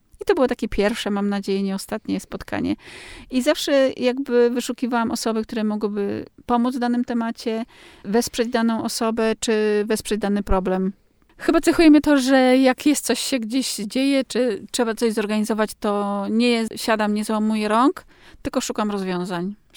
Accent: Olsztyn, Warmian-Masurian Voivodeship, Poland; Jestem rodowitą olsztynianką, urodziłam się w Olsztynie i zamiłowanie do Warmii, do regionu tutaj naszego, no jakby tak wyssałam z mlekiem matki, mimo że moja mama pochodzi z Kieleckiego

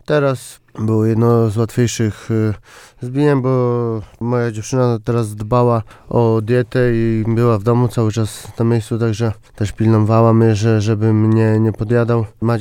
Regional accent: Ostróda, Warmian-Masurian Voivodeship, Poland; Lubię się bić nad jeziorem, no bo w sumie ja jestem stąd

